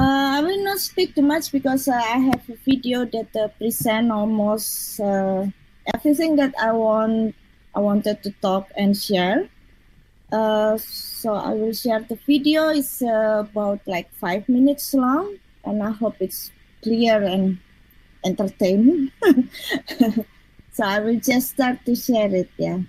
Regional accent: Yogyakarta, Special Region of Yogyakarta, Indonesia; English is a second language; So I come … So and I come from Yogyakarta, Indonesia

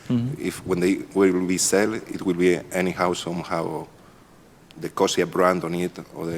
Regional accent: Spain; English is a second language; from Spain. I have a few questions.

